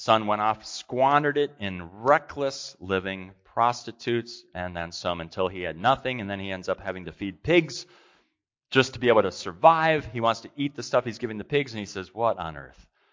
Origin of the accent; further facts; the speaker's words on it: Brooklyn Center, Minnesota, United States; I grew up in Brooklyn Center, right outside of Minneapolis.